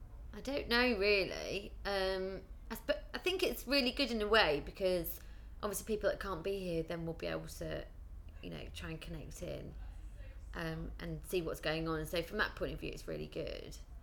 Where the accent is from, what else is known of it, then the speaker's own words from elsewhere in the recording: Ilkley, Yorkshire and the Humber, United Kingdom; I grew up in a place called Ilkley, which is a very small town in Yorkshire.